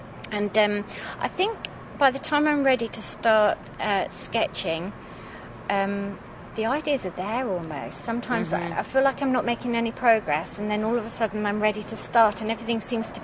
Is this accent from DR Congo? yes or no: no; South East England, United Kingdom; And I grew up on the Kent coast, near the White Cliffs of Dover.